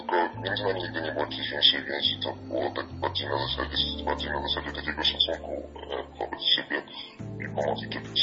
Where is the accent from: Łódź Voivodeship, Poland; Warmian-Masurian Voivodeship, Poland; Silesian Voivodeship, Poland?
Łódź Voivodeship, Poland; Skierniewice; now in Kraśnik, Poland; bo wychowałem się na początku w Skierniewicach, teraz mieszkam w Kraśniku, to jest całkowicie inne województwo.